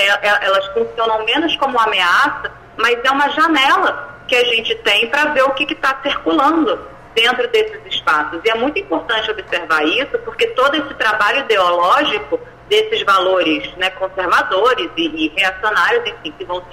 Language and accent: Portuguese; Rio de Janeiro, Brazil; now in São Paulo, Brazil; eu estou em São Paulo agora, mas eu venho do Rio